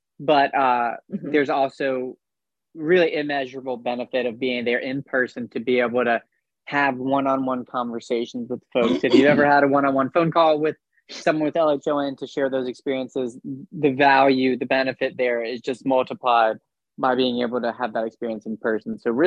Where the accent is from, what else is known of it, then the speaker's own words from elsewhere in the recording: Charlotte, North Carolina, United States; I grew up in Charlotte, so it's a favorite city of mine as well.